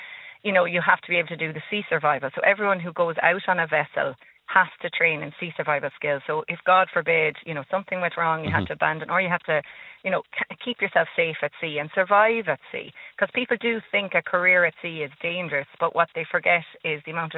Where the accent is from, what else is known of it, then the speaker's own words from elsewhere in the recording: Tipperary, Ireland; Yeah, well, I grew up in a dairy farm in Tipperary